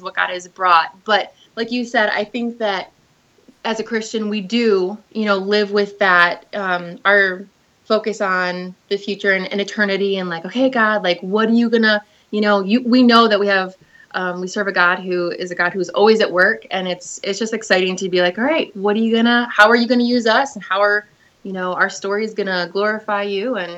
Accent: Michigan, United States; also born or lived in Florida; I spent the last like 5 years living in Florida and kind of going back and forth between Michigan, my home state, and Florida

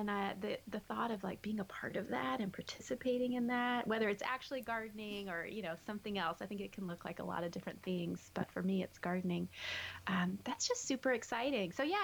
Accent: the South, United States; I grew up too in the South, and so I had only ever seen the Southern magnolias

